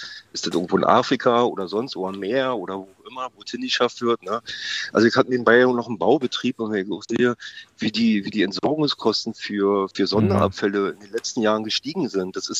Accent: East Germany, Germany; Ich komme aus der DDR, da gab es ein Scoring, nur dass das anders belohnt oder bewertet wurde.

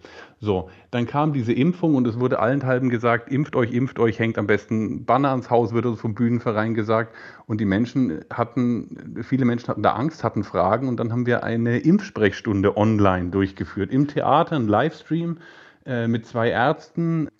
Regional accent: West Germany, Germany; born there; was ich als gebürtiger Wessi erst nicht wahrgenommen habe

